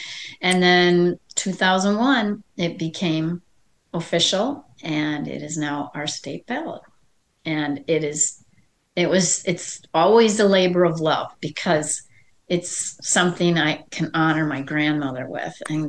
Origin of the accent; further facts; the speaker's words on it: Wisconsin, United States; also born or lived in Nebraska; So, you know, I grew up in Wisconsin.